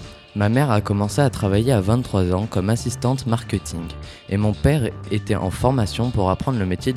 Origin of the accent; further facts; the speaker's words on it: Valence, Auvergne-Rhône-Alpes, France; born there; mon père, ma mère et ma sœur ont déménagé à Valence. Et donc je suis né à Valence.